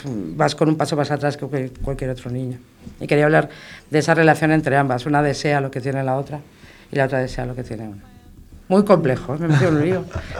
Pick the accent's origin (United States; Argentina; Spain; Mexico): Spain; Málaga, Andalusia; also born or lived in Basque Country; now in Madrid, Spain; Yo soy vasca, pero criada en Málaga y viviendo en Madrid.